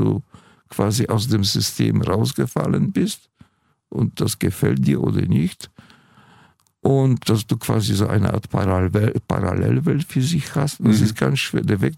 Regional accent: Wrocław, Lower Silesian Voivodeship, Poland; dass in Schlesien, meiner Heimatstadt Breslau, die Obdachlosen auf der Straße verhungern.

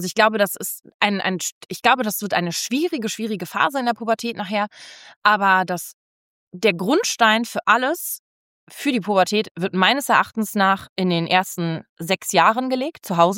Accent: Cologne, North Rhine-Westphalia, Germany; Dann sind wir aus Köln weggezogen, sie sind aus Köln weggezogen nach Baden-Württemberg

